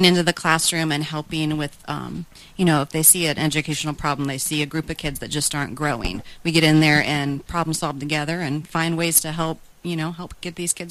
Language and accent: English; Wapakoneta, Ohio, United States; now in St. Marys, United States; And I'm currently living in St. Mary's, and I'm originally from Wapakoneta, so okay. Started around this area.